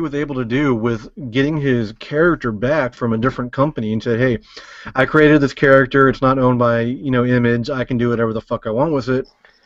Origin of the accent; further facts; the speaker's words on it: Houston, Texas, United States; hey, we're from Houston.